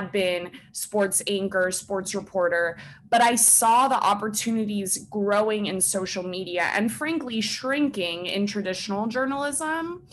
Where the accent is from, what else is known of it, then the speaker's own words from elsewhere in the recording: Miami, Florida, United States; I'm from Miami.